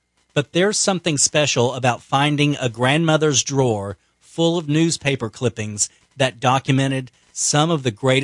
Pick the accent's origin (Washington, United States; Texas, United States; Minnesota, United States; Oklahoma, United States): Texas, United States; Del Rio; My hometown newspaper in Del Rio